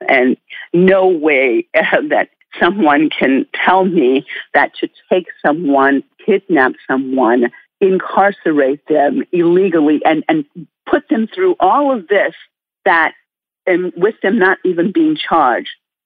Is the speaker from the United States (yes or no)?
yes; United States; now in Iran; But because I am American and because I live in Iran